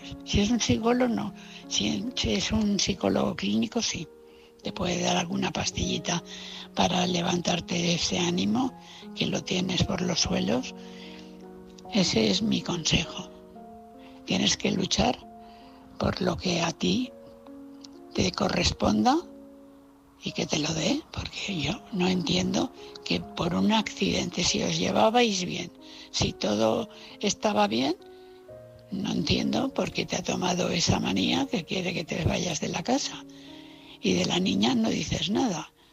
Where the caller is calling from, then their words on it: Valencia, Valencian Community, Spain; de Valencia.